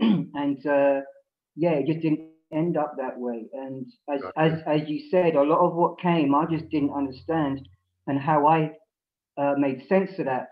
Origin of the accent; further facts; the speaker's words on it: London, United Kingdom; And I'm the guy from Southeast London.